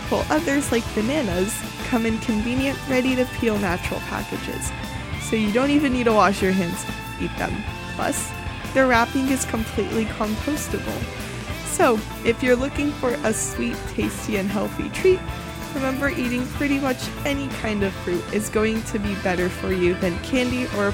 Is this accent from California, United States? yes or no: yes; California, United States; Like, I haven't, but I'm from California.